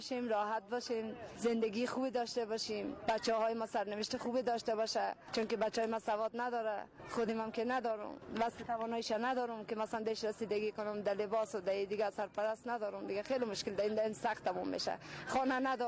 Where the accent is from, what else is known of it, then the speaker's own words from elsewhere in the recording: Kabul, Afghanistan; ما از کابل هستیم، ولی میخوایم بریم مزار بخیر